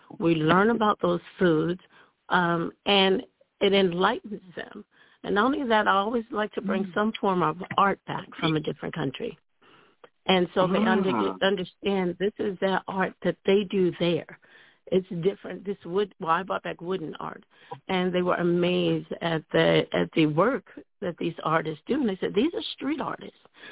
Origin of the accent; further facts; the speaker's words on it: Baltimore, Maryland, United States; I am born and raised in Baltimore, yes.